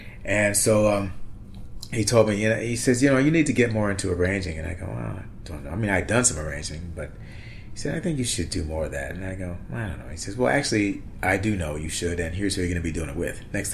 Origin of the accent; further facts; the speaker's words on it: Detroit, Michigan, United States; I'd never been to New York. I'm originally from Detroit. And I had experienced Europe at a young age.